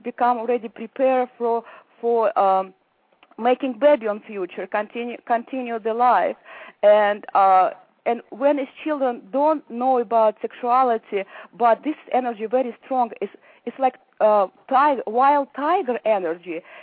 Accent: Russia; English is a second language; now in United States; You know, first of all, I came from the Russia where it was communist party. I don't think it's communist party. It was kind of fascist country.

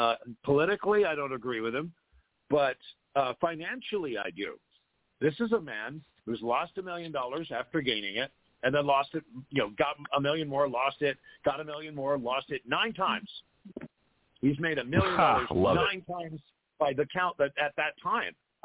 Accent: Los Angeles, California, United States; born there; You weren't saddled by the burdens of a large city, which I was born in Los Angeles, and that was going to happen to me.

